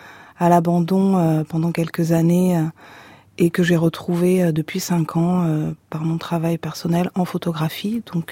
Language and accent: French; Nouvelle-Aquitaine, France; En effet, j'ai grandi en Corrèze. Et enfant unique